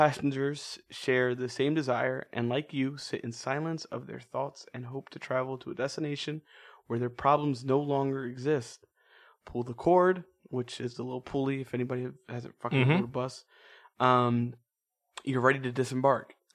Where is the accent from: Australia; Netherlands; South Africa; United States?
United States; Jacksonville, Florida; And obviously, since we're from Jacksonville, Florida, we might as well.